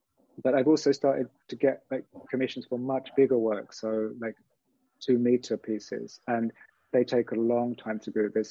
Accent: United Kingdom; because I'm British, but I'm based in EU.

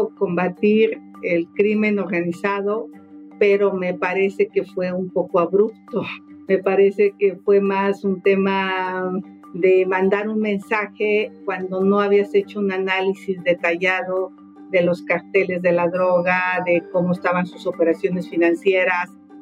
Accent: Tepatepec, Hidalgo, Mexico; born there; yo nací en Tepatepec, Hidalgo, que está ubicado en la región indígena del Valle del Mezquital, una zona muy marginada, muy árida. Yo nací en una comunidad donde a las mujeres se nos veía como simples burros de carga

